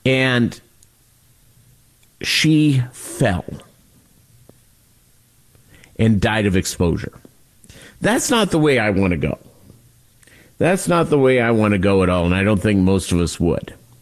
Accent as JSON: {"language": "English", "region": "Minnesota", "country": "United States", "tie": "born or raised there", "said": "I grew up in the upper Midwest. I grew up in Minnesota."}